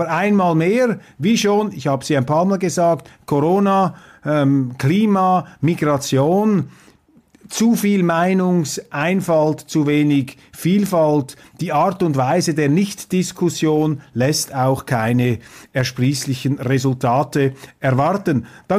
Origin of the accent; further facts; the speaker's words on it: Switzerland; das mir als Schweizer vielleicht noch nicht so einleuchtet